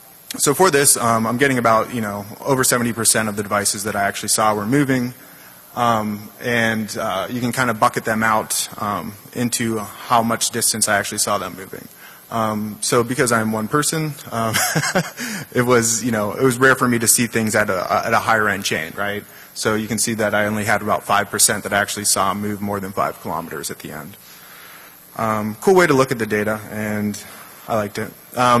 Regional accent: Texas, United States; even though I'm from Texas, I have nothing to do with this project

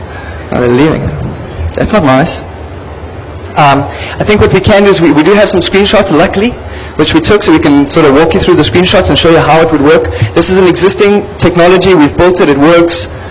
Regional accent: South Africa; we're from South Africa.

